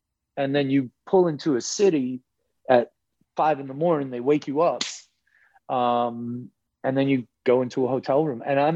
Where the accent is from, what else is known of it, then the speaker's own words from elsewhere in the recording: Buffalo, New York, United States; now in Los Angeles, United States; I grew up in Buffalo, lived there until my wife and I split up